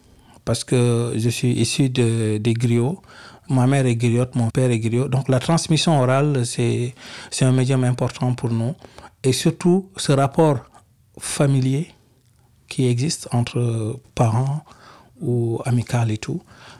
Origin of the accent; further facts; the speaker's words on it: Senegal; parce que moi je suis sénégalais